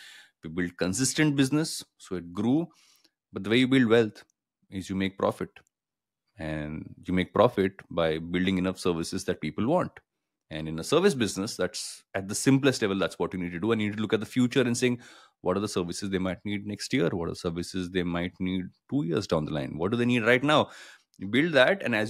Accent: Andhra Pradesh, India; I come from Andhra Pradesh.

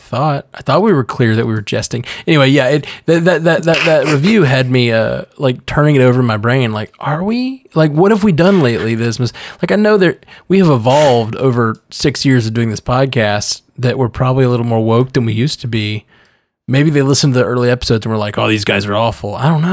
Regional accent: Alabama, United States; because I'm from Alabama and we're evolved for where we are or whatever. I'm from Alabama and you're in Florida.

